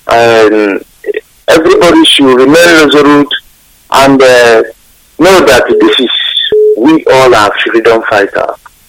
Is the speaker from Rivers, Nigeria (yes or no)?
no; Nanka, Anambra, Nigeria; now in Jos, Nigeria; I'm calling from Jos. But I'm from Enugu Nanka from Biafra Land.